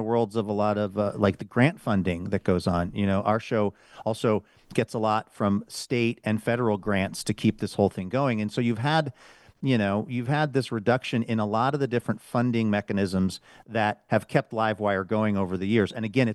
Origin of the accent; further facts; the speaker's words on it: Seattle, Washington, United States; I hail from Seattle, Washington, where I went to the University of Washington, the natural rivals of the Ducks.